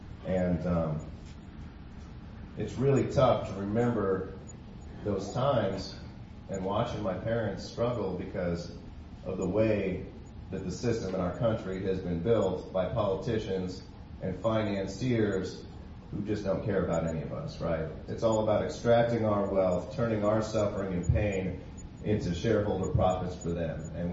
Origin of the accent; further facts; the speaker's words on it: Missouri, United States; I learned Missourians can make our own decisions when I was a kid growing up in Mid-Missouri.